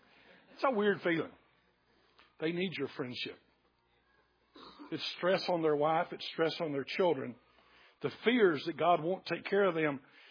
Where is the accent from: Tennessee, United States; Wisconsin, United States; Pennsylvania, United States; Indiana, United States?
Tennessee, United States; McEwen; also born or lived in Nashville; I grew up in McEwen, Tennessee. That's the place I lived the longest. I was born in Nashville and lived all over the middle Tennessee, but I spent 7th grade through 12th grade in one place.